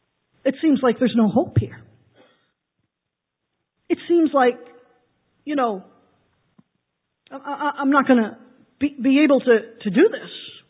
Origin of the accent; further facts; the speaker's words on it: East Coast, United States; Now, if you're not used to the ocean, as I am growing up on the East Coast